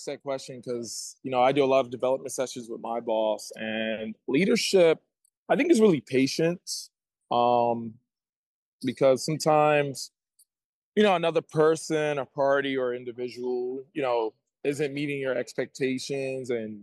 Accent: New York City, New York, United States; I'm from New York originally, you know, I'm from the Bronx. So New Yorkers tend to be hustlers.

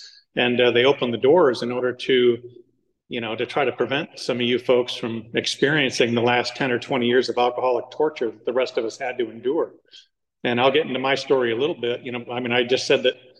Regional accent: Yorba Linda, California, United States; And so growing up in Yorba Linda, you know, we had, it seemed like everybody on the street

